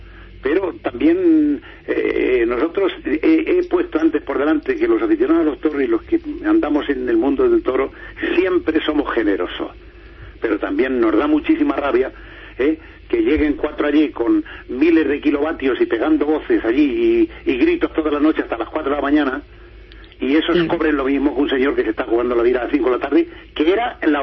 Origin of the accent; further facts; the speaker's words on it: Casavieja, Castile and León, Spain; yo soy de un pueblo de Casavieja, de la provincia de Ávila.